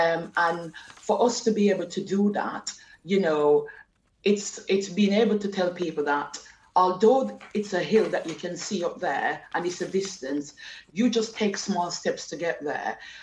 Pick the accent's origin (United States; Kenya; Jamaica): Jamaica; now in United Kingdom; It's different, but there is some similarity to me growing up in Jamaica.